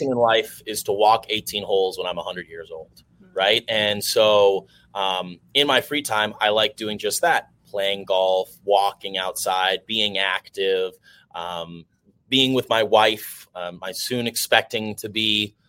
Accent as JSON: {"language": "English", "region": "Minnesota", "country": "United States", "said": "No, I'm from Minnesota originally, but my grandparents moved and got a house down here a long time ago"}